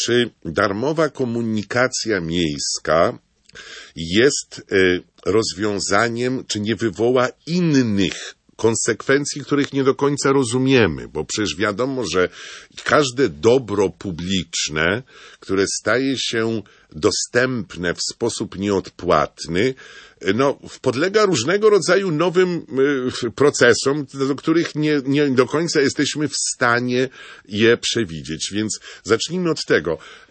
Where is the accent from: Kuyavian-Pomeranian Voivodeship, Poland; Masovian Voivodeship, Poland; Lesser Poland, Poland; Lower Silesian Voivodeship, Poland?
Masovian Voivodeship, Poland; Warsaw; Proszę mi wybaczyć, ja jestem warszawiakiem